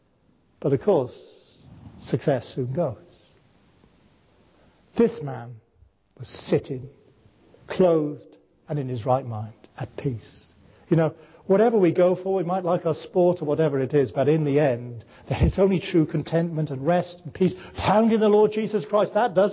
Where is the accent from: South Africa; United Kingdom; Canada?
United Kingdom; Wales; Now, I might have told you before that I'm a Welshman.